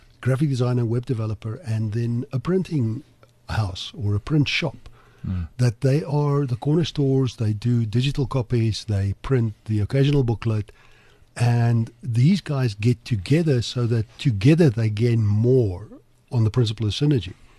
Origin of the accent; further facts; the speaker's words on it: United States; I grew up in business in America